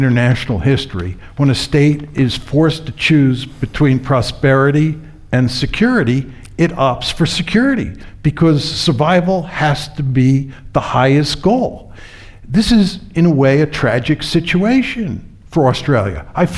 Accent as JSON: {"language": "English", "country": "United States", "said": "You know, I'm an American."}